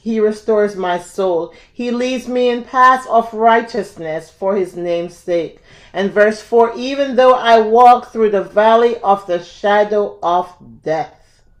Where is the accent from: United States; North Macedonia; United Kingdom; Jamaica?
Jamaica; And if you knew me growing up in Jamaica